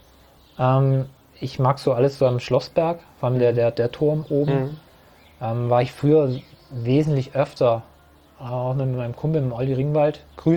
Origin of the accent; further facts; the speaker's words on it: Italy; Wenn du als Italiener zum Italiener gehst, kaufst du, bestellst du nie Pasta.